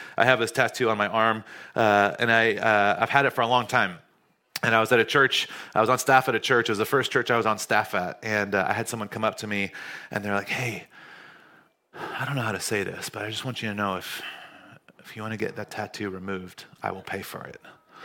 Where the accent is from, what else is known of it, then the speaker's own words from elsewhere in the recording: North Carolina, United States; I grew up in North Carolina, and this is a little bit judgy of me to say this